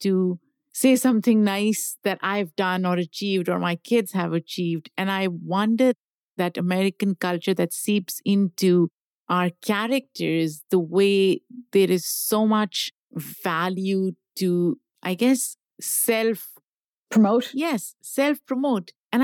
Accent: Pakistan; now in United States; I grew up in Pakistan.

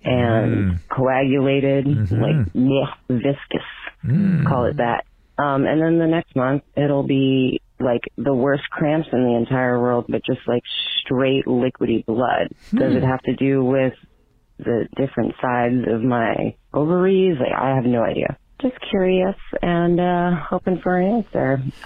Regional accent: Boston, Massachusetts, United States; I'm 32 from Boston

